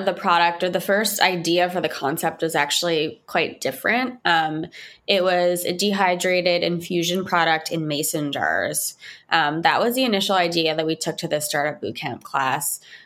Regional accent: Montreal, Quebec, Canada; now in New York City, United States; I was born and raised in Montreal, which is actually separately a fantastic food city.

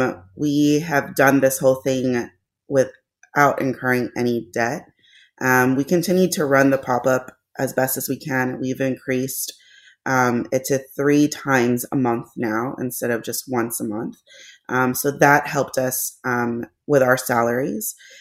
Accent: Los Angeles, California, United States; now in St. Louis, United States; We're transplants to St. Louis. We're from Los Angeles.

